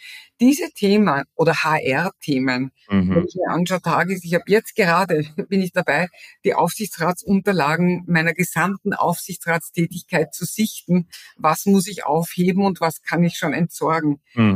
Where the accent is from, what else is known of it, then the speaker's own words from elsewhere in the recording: Vienna, Austria; accent: Austrian; now in Germany; bitte nicht irritieren lassen von meiner österreichischen Aussprache. Ich bin Österreicherin, ich bin Wienerin